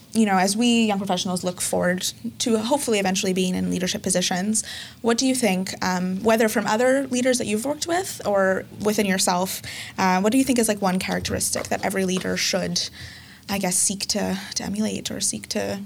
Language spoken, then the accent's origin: English; Montreal, Quebec, Canada; even though I was from Montreal and I had been exposed to a lot of different cultures and the world